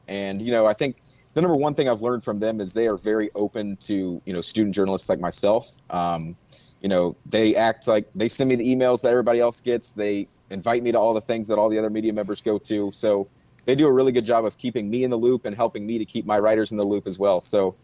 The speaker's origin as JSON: {"language": "English", "town": "Montgomery", "region": "Alabama", "country": "United States", "tie": "born or raised there", "said": "You know, being a kid, I was born in Montgomery. My dad went here. My brother and sister went here. So really grew up in an Alabama family."}